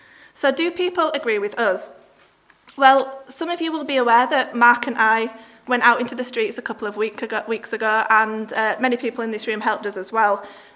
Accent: United Kingdom; it's easy for us as the British to brag about our history and our achievements, our science and our art

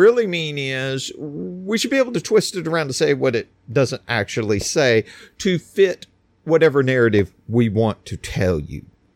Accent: Texas, United States; Like I'm in Texas. I'm Texan.

